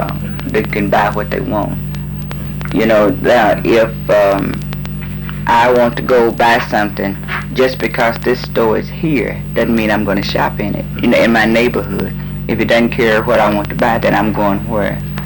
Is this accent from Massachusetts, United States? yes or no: no; Knoxville, Tennessee, United States; I was raised in East Knoxville, right?